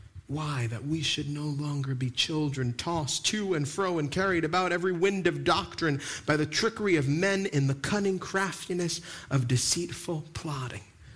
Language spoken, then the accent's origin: English; Long Island, New York, United States; accent: Long Island; I've tried to knock the Long Island out of me, but every now and then my accent comes back.